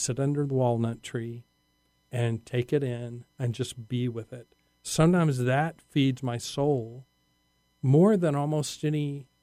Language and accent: English; Texas, United States; now in Northwest, United States; I was raised in the Texas Panhandle where there's not much rain.